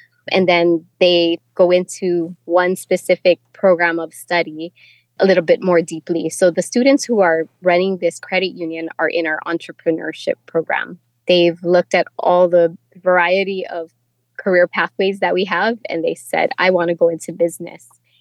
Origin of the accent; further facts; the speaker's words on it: Ewa Beach, Hawaii, United States; Well, I came from Eva Beach and our demographic was a little bit different in the 90s.